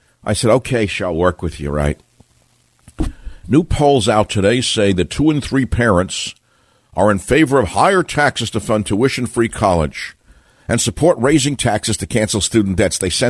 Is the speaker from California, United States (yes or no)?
no; Queens, New York, United States; They are. I'm from Queens. I can't let an insult go.